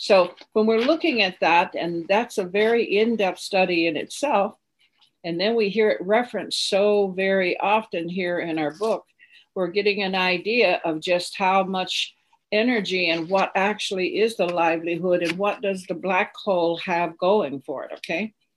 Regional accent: Arizona, United States; And one of them here in my home state, in fact, of Arizona.

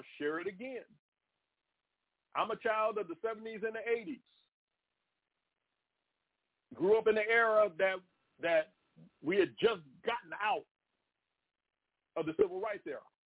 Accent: Maryland, United States; Growing up, we had two sets of encyclopedias in our home when I was growing up in Prince George's County, Maryland.

